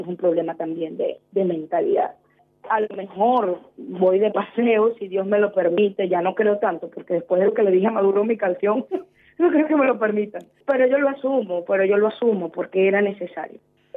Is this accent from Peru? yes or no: no; Venezuela; moved away as an adult; todos queremos volver a Venezuela, pero a otra Venezuela, no a la que está en este momento. Yo cuando salí de Venezuela